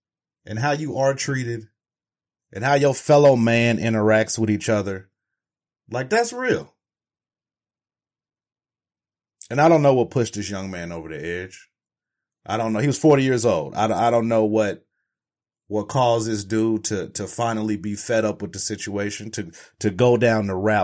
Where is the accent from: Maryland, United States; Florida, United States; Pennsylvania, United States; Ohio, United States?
Ohio, United States; Cincinnati; So, I'm from Cincinnati, Ohio. If you don't know, if you can't tell, shout out to the Bengals.